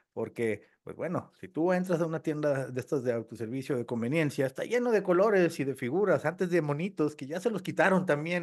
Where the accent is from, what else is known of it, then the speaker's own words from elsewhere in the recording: Mexico; Aquí somos mexicanos, somos team tacos.